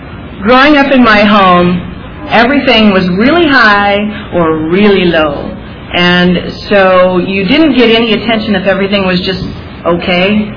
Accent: Berkeley, California, United States; I was a very happy child growing up in Berkeley

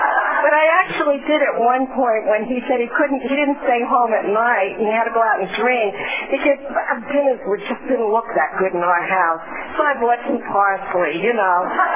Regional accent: New York, United States; because I came from Long Island.

